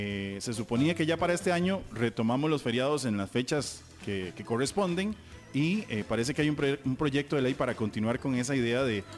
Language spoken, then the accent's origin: Spanish; Costa Rica; es una de las cosas en las cuales estamos de acuerdo como costarricenses